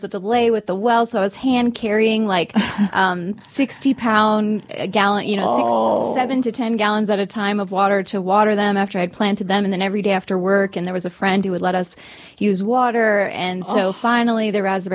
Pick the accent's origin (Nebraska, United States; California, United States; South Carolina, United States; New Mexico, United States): New Mexico, United States; Albuquerque; also born or lived in Colorado; So I am a New Mexico native, and I was born in Albuquerque and lived some of my childhood in Colorado, but a lot of it in New Mexico.